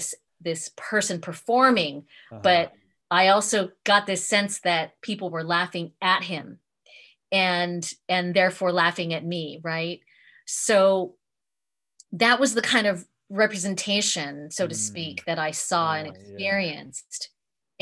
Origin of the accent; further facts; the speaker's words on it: Torrance, California, United States; growing up in Torrance, where my experience in elementary and middle school and high school, you know, the number of Japanese American kids, we were so small that like people would call us Little Tokyo.